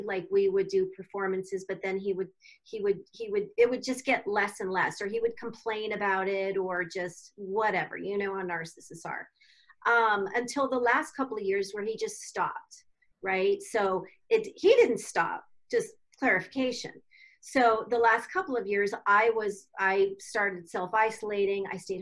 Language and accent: English; Arizona, United States; So I came back to my home state of Arizona, just outside of Phoenix.